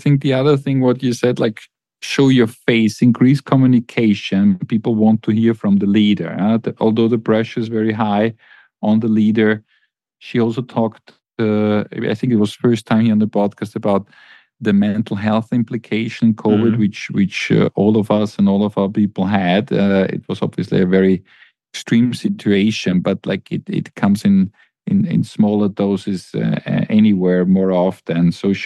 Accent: Amsterdam, North Holland, Netherlands; to Amsterdam, to my hometown, actually.

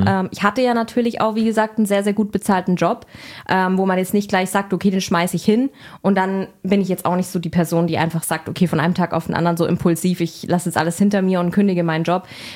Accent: Offenburg, Baden-Württemberg, Germany; ich komme selber aus Offenburg, also ein bisschen Schwarzwaldregion

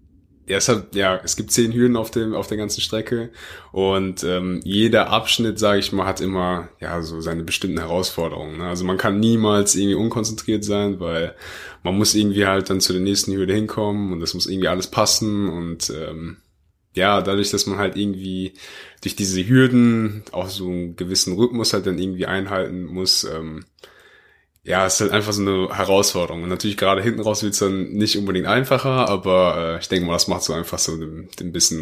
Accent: Oberhausen, North Rhine-Westphalia, Germany; es gab so ein Schuhwettlauf bei uns in Oberhausen, also das ist da, wo ich halt herkomme.

